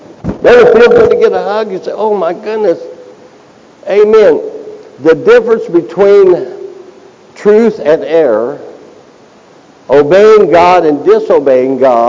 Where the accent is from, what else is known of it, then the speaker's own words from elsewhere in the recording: Kentucky, United States; Now, I'm from Kentucky. I know this.